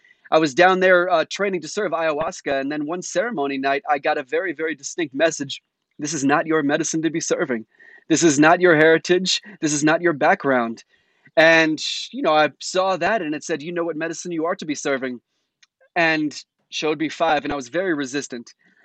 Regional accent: Washington, District of Columbia, United States; But at the same time, I grew up in Washington, D.C. in the 80s and 90s.

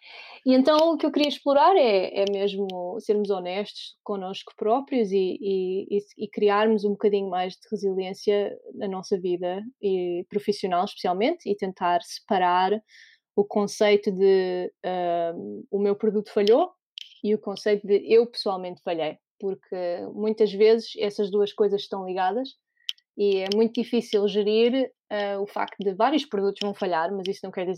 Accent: Portugal; moved away; Tenho de dizer que eu sou portuguesa, mas já não vivo em Portugal há muito tempo

